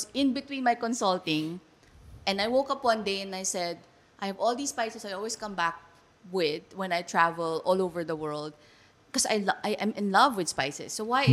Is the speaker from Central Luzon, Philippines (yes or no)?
yes; Central Luzon, Philippines; I'm from Pampanga. I hail from Pampanga. I love my Kapampangan heritage.